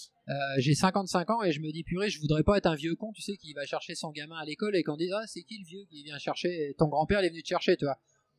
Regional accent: Poland; Et je suis pas Breton, moi, je suis polonais.

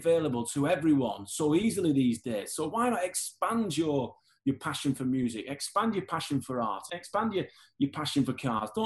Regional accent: Horwich, North West England, United Kingdom; Good, happy memories growing up in Horwich, in Bolton

